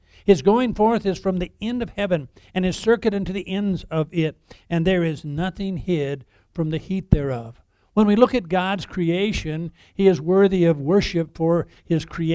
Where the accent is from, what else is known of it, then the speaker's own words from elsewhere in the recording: Colorado, United States; I said, I'm from here in the San Luis Valley. And they say, you've never been anywhere else? And I said, if you're born in the right place, you don't have to move.